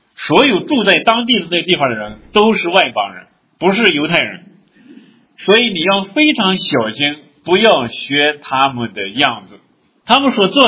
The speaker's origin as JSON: {"language": "Chinese", "region": "Northwest China", "country": "China", "said": "我们西北人很喜欢吃羊头，对吧？"}